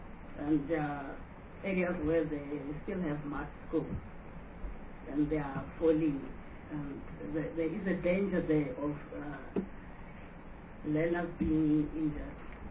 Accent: Limpopo, South Africa; And I'm coming from Limpopo, and I would like to establish if nationally we are represented when it comes to internship

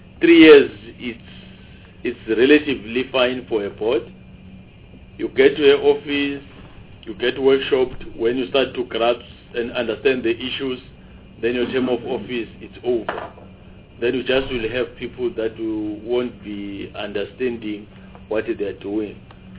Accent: Mpumalanga, South Africa; I'm from Mpumalanga.

